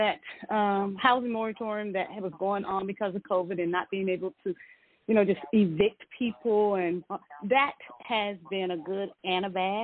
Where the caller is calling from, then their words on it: Georgia, United States; I'm calling from Georgia